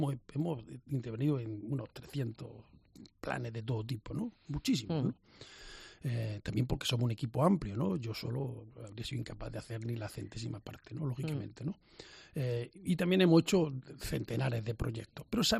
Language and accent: Spanish; Guadix, Andalusia, Spain; Yo soy también accitano.